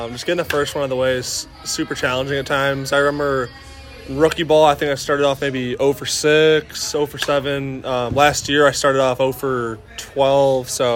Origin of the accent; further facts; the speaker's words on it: Chicago, Illinois, United States; Yeah, I mean, I grew up in Chicago, so that's where I'm from.